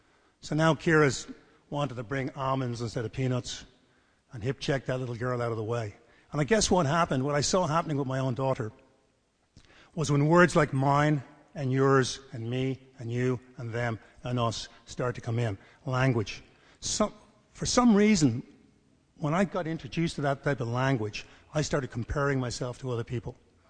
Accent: Dublin, Leinster, Ireland; And I grew up in Ireland, in Dublin, Ireland. I'm from Dublin originally, in a very average working-class home.

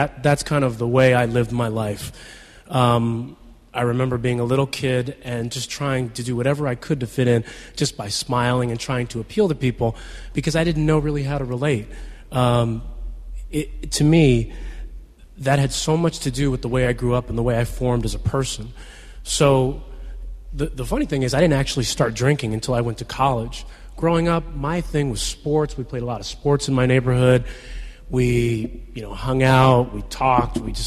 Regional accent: Philadelphia, Pennsylvania, United States; I grew up in Philadelphia, great mom, great dad, brother, sister, well-loved, good schooling, all these things.

